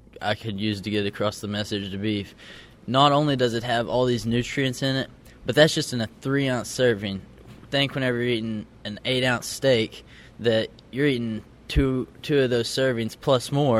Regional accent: Madill, Oklahoma, United States; I'm from Medill, Oklahoma.

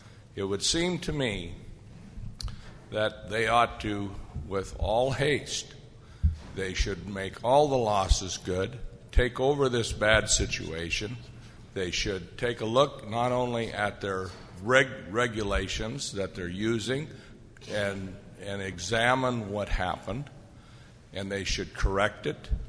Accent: Montana, United States; from Montana. I'm a rancher and a backgrounder, and I finish my cattle.

